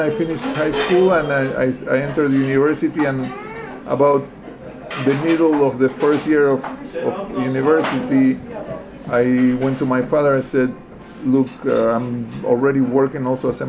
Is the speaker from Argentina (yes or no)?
yes; Buenos Aires, Argentina; I'm from Buenos Aires, Argentina.